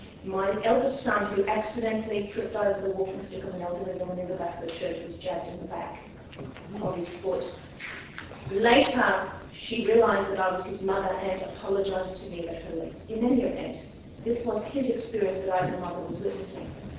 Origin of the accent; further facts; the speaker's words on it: Brisbane, Queensland, Australia; I'm from Brisbane, Australia.